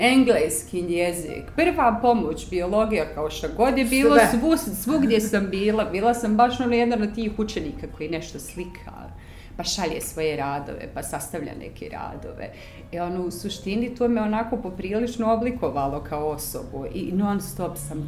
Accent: Tuzla, Federation of Bosnia and Herzegovina, Bosnia & Herzegovina; ja sam onako cijeli svoj život bila nomad. Rođena sam u Tuzli, rođena sam u jednoj velikoj porodici, imam dva brata i sestru, odrastala sam u jednoj tako dinamičnoj, bučnom, porodičnom okruženju

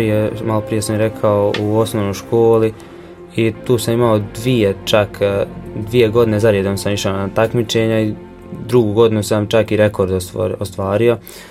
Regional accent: Brčko, Brčko District, Bosnia & Herzegovina; iz Brčkog sam

